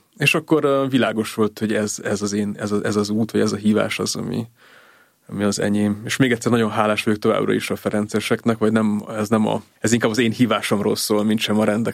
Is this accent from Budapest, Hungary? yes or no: yes; Budapest, Hungary; a jezsuitákhoz jártunk a templomba gyerekként, itt nőttem föl Budapesten a Mária utcai templomunkba